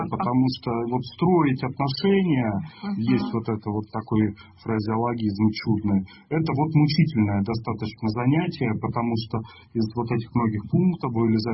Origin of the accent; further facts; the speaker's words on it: Murmansk, Murmansk Oblast, Russia; Я из Мурманска, там флот есть, такой большой атомный северный флот.